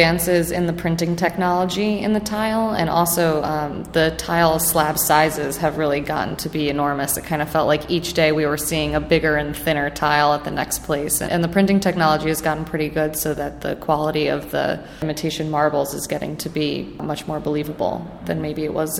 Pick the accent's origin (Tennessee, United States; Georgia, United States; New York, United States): New York, United States; Westchester; I am from New York originally. I grew up just outside of the city in Westchester.